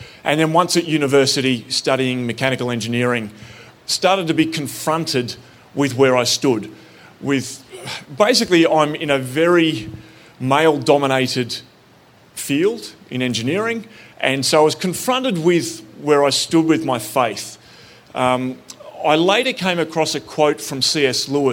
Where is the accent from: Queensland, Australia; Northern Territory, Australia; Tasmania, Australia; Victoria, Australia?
Tasmania, Australia; Flinders Island; I grew up on Flinders Island out in Bass Strait up until that point, and we had no priest.